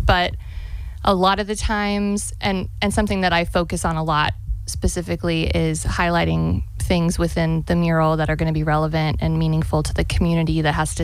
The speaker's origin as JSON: {"language": "English", "town": "Covington", "region": "Virginia", "country": "United States", "tie": "born or raised there", "said": "So my first state was Virginia, and I painted in Covington, Virginia, which is my hometown."}